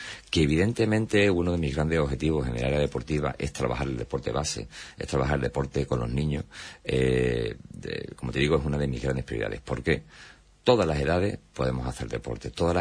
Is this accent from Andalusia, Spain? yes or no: yes; Huelva, Andalusia, Spain; recreativista, yo sabéis que soy de Isla Chica